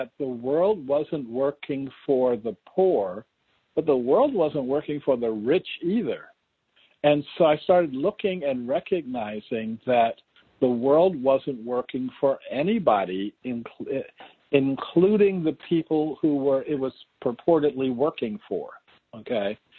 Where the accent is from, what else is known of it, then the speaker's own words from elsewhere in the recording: East Coast, United States; because I was from the East Coast or even because I was from America